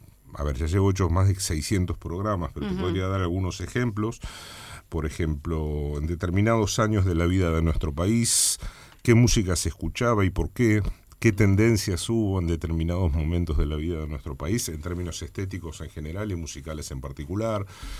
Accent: La Plata, Buenos Aires Province, Argentina; born there; Yo nací en La Plata, hijo de familia entrerriana.

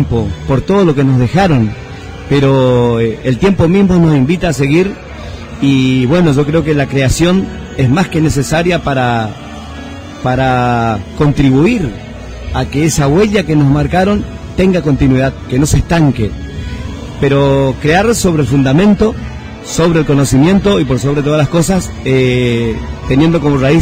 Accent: Corrientes, Argentina; somos de acá, somos del interior, somos de Corrientes

